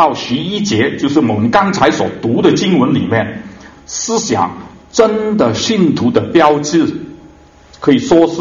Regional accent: Hong Kong; 香港，我是来自香港，香港发生了一个很大很大的一个的，我们叫社会事件

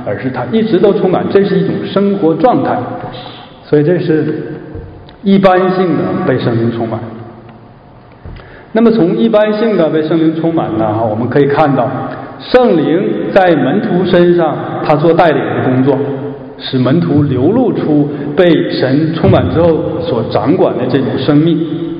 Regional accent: Northeast China, China; accent: Northeastern Mandarin; 当然我会讲东北话

